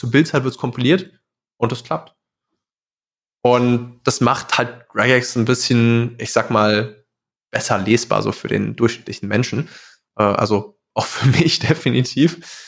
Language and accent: German; Leipzig, Saxony, Germany; der aktuell in Leipzig wohnt, meine Heimatstadt, liebe Grüße gehen raus.